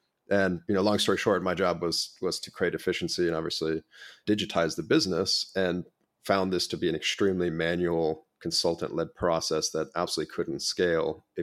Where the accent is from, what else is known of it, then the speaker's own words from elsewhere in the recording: Germany; also born or lived in Japan; So born in Japan, raised in Germa